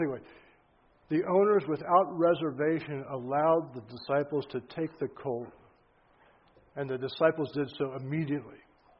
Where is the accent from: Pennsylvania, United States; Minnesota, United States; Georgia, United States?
Pennsylvania, United States; Manheim; I grew up in Mannheim in Lancaster County. There were, I think, about 3,000 people in the town at the time.